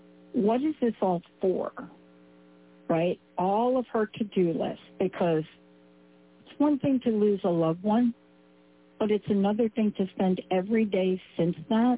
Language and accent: English; New York, United States; I grew up in New York. You know this, and I know this.